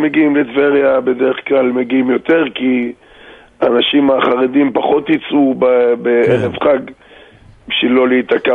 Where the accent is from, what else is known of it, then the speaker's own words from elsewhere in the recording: Daburiyya, Northern District, Israel; אני נולדתי פה בדבריה, גדלתי פה, ואני עדיין פה, היום אני בן 50.